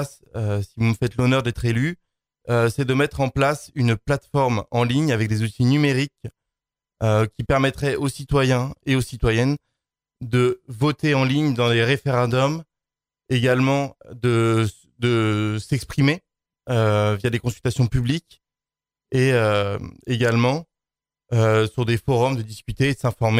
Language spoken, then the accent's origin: French; Drocourt, Île-de-France, France; Alors moi, je suis un enfant des Yvelines. J'ai grandi à Drocourt. J'ai fait ma scolarité dans les Yvelines, à l'ISSOU Jacques Cartier notamment, au lycée Condorcet.